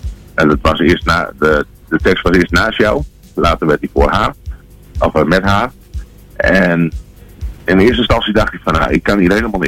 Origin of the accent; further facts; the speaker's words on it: Muntendam, Groningen, Netherlands; Dat heb ik gedaan met het Muntendammer Volkslied waar ik vandaan kom.